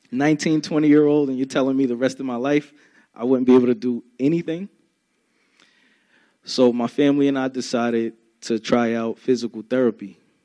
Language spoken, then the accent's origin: English; Baltimore, Maryland, United States; also born or lived in Brooklyn, New York; I was born in Brooklyn, New York, August 9th of 1990. But soon after, my mother relocated here to Baltimore.